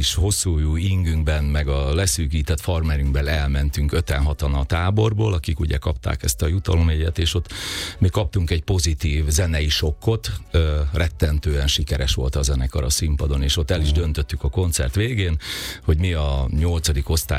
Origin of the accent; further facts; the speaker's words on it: Telekgerendás, Békés, Hungary; én ugye egy kis faluban nőttem fel, Telegerendáson, és mi ott azért egy elég zárt közeket, zárt közegben voltunk